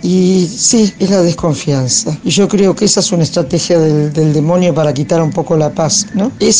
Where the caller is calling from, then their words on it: Mataderos, Buenos Aires, Argentina; de Mataderos